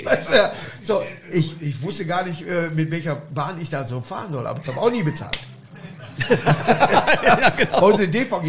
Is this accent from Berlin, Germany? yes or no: no; Duisburg, North Rhine-Westphalia, Germany; Bei uns in Duisburg, wenn da einer sagt so, ey, was das ist, gib mir das Tang.